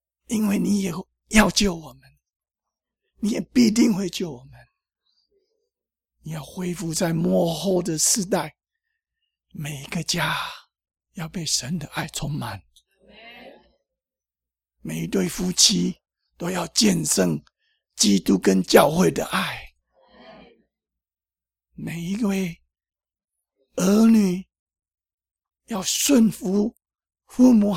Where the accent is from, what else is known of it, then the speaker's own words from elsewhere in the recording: Taiwan; 我们台湾话叫好喝酒丁暗对